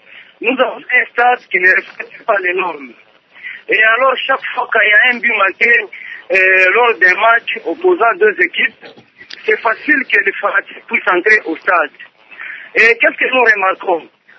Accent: Kolwezi, Lualaba, DR Congo; comme ici chez nous à Kolwezi

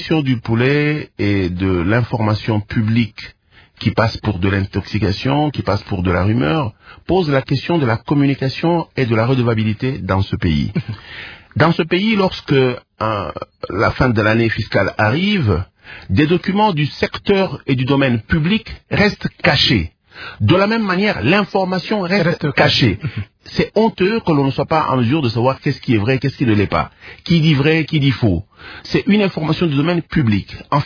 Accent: Kolwezi, Lualaba, DR Congo; born there; Je suis né à Kolwezi et quand on en parle, je me sens un peu triste.

